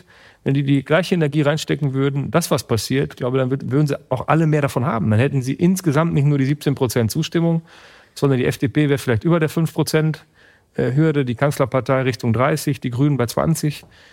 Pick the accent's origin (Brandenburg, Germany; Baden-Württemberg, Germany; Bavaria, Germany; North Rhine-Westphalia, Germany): North Rhine-Westphalia, Germany; das ist der Arbeitsamtbezirk Coesfeld-Borken, wo meine Heimat ist.